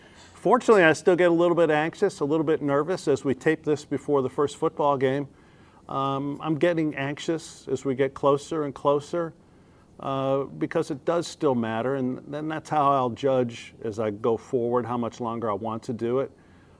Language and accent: English; Cleveland, Ohio, United States; also born or lived in Cincinnati / Chicago; I was born in Cincinnati. I grew up in Cleveland. I went my last 2 years of high school in suburban Chicago.